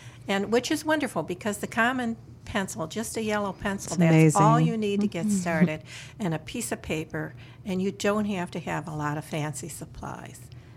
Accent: Elmhurst, Illinois, United States; Well, I grew up in the Chicago western suburbs and graduated high school from York High in Elmhurst, Illinois.

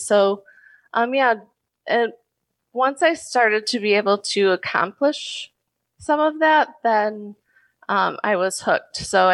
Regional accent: Midlothian, Illinois, United States; also born or lived in Chicago; I was born in Chicago, and my dad was actually raised in Chicago. We moved shortly after I was born to Midlothian area, and I grew up there.

